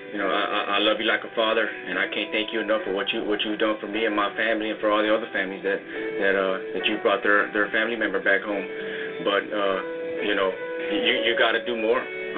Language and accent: English; McKinney, Texas, United States; I'm from McKinney, Texas.